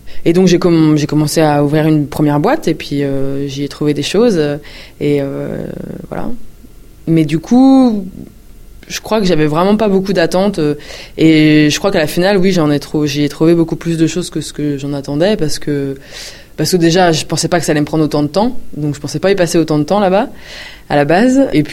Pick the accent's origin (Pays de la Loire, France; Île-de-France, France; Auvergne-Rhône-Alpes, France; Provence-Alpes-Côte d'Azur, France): Pays de la Loire, France; Nantes; moi je suis nantaise, que mes parents étaient des militants dans les années 70 ici